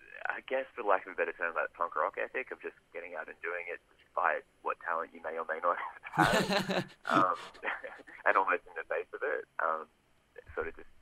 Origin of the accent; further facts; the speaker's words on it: Kiama, New South Wales, Australia; also born or lived in Sydney; I grew up in Kiama on the south coast of New South Wales, which is like a beachside sort of town. But I was actually born a bit further north in Sydney, and then I moved down.